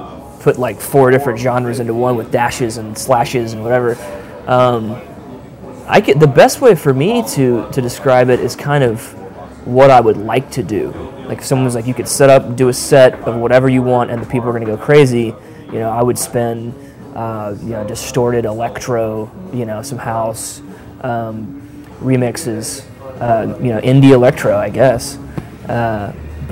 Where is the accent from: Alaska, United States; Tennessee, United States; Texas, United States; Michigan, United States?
Texas, United States; Well, we're both from Texas.